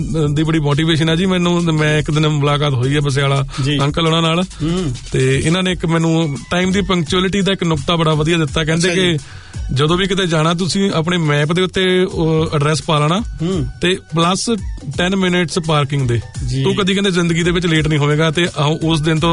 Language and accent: Punjabi; Wajidpur, Punjab, India; now in New Zealand; ਮੇਰੇ ਪਿੰਡ ਵੱਲੋਂ ਅੱਧਾ ਵਜੀਦ ਨਿਊਜ਼ੀਲੈਂਡ ਦੇ ਵਿੱਚ ਬੈਠਾ ਆ।